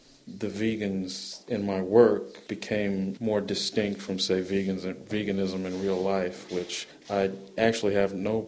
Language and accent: English; Texas, United States; Like, this is kind of weird. I come from Texas. Everything's, you know, our vegetables have meat in them.